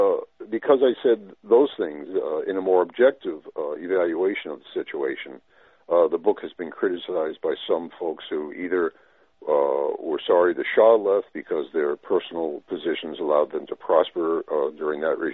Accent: Boston, Massachusetts, United States; I grew up in Boston. That was the center of political fervor.

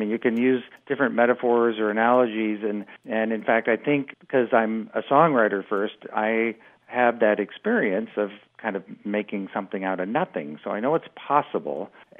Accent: Omaha, Nebraska, United States; And that was really the fact that I grew up in Omaha, Nebraska, and didn't know a thing about the history of the country or the place I grew up in until my late 20s

